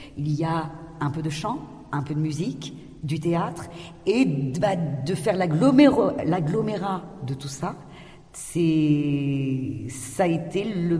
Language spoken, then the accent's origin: French; France; born there; je suis née en France, mon père qui est tchèque a immigré en 68 en France. Donc j'ai vraiment grandi dans le milieu théâtral.